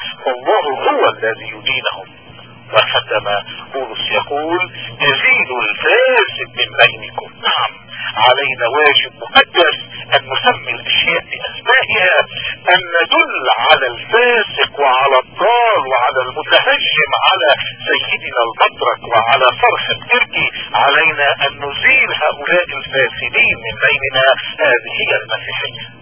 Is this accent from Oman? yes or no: no; Lebanon; والواقع الذي لا سبيل الى انكاره هو اننا كلبنانيين جميعا نحن اليوم نبشر في مركب واحد